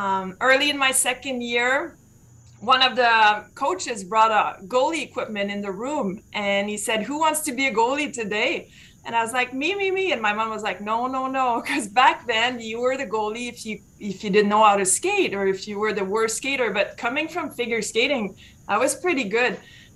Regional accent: Châteauguay, Quebec, Canada; Yes, I grew up in Châteauguay, Quebec.

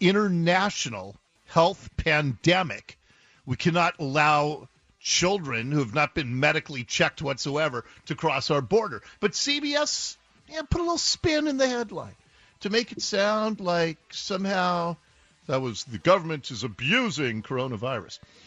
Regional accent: Seattle, Washington, United States; I was born a boy at Ballard Hospital. I grew up a boy in Ballard.

